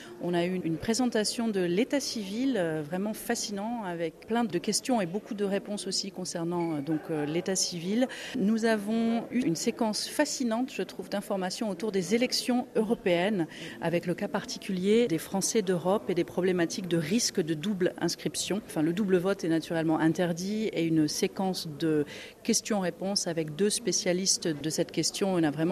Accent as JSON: {"language": "French", "country": "France", "said": "nous avons, en tant que Français de l'étranger, presque que des polypensionnés"}